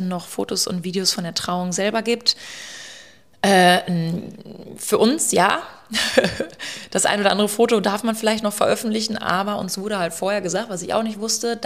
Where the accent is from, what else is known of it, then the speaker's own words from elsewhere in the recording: Barlo, North Rhine-Westphalia, Germany; Die hat einfach die 10 Minuten aus Barlow, wo ich herkomme